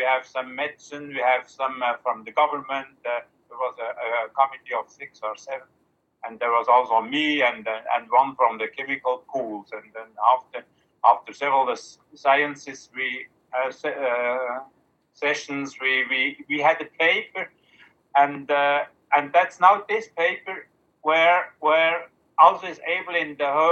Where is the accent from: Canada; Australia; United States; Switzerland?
Switzerland; accent: Swiss; English is a second language; I'm from Switzerland, and my English is very bad. Huh? You hear it? It's Swiss English.